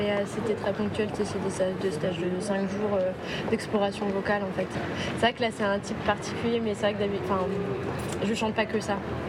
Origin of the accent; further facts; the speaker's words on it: France; je suis française